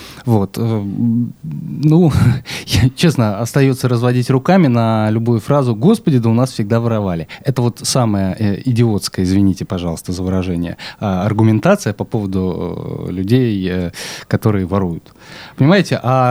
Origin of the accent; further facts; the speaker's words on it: Pskov, Pskov Oblast, Russia; Но я тоже из Пскова.